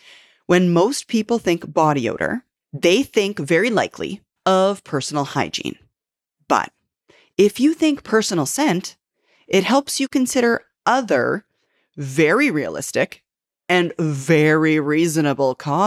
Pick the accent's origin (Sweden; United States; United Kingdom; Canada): Canada; but I am Canadian.